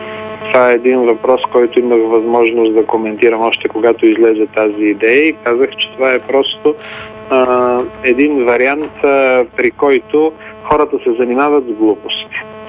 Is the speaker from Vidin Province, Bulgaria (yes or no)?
yes; Vidin, Vidin Province, Bulgaria; Аз знам тези неща, просто защото съм от Видин и съм ги слушал от